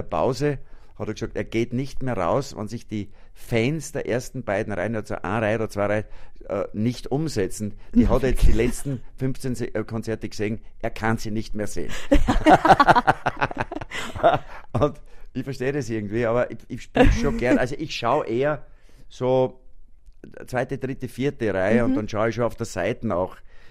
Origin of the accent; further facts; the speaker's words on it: Braunau, Upper Austria, Austria; ich bin in Braunau aufgewachsen.